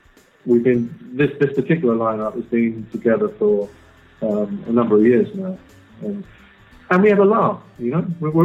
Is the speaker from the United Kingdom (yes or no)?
yes; United Kingdom; despite the fact that, you know, we're British.